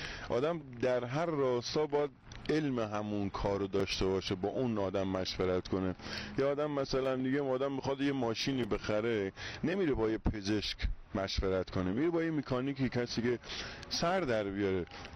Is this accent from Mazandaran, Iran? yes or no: yes; Nowshahr, Mazandaran, Iran; من خطه سرسبز شمال